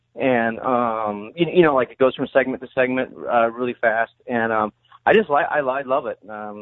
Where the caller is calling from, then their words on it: California, United States; I'm calling from California.